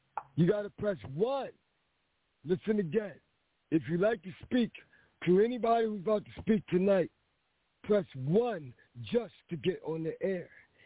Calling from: Philadelphia, Pennsylvania, United States; And if you're listening, I'm calling from Philly. I'm literally in the middle of the street right now.

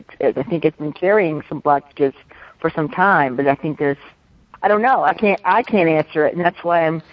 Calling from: Louisiana, United States; In Louisiana.

